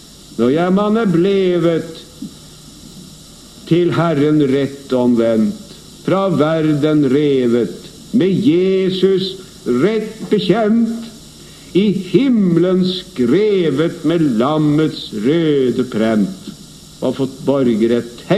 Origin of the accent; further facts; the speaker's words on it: Sarpsborg, Østfold, Norway; det husker jeg godt hjemme fra min hjemby i Sarpsborg